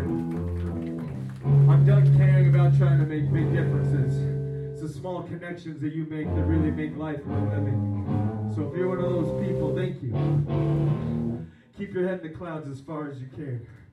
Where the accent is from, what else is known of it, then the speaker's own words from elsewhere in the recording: Simi Valley, California, United States; We're from Simi Valley.